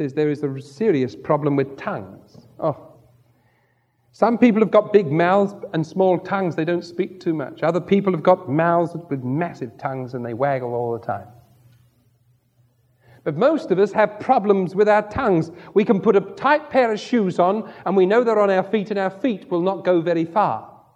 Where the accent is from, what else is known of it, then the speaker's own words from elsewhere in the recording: England, United Kingdom; And I have to think of everything in terms of Labour and Conservative because I'm still English.